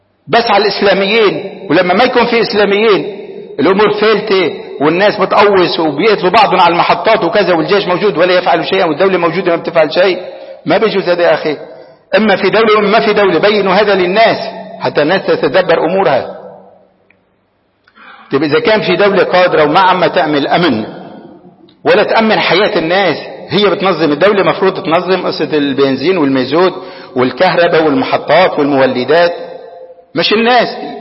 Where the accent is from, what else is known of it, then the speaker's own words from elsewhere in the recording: Tripoli, North Governorate, Lebanon; ونحن من طرابلس نقول ما نريد لا نفط إيراني ولا شيء من إيران